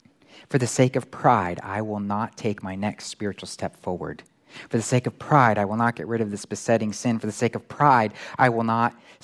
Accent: Florida, United States; So I'm from Florida. Florida, you know, you just know everybody.

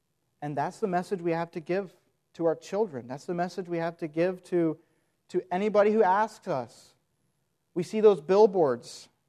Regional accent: New York, United States; I grew up in New York State, thankfully 6 hours from New York City

